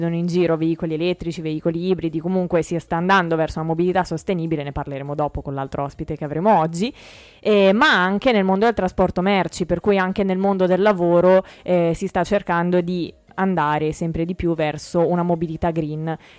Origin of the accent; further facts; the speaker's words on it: Bellagio, Lombardy, Italy; Io sono di Bellagio e quando passa il rally c'erano le persone appostate sulle varie curve, sui vari tornanti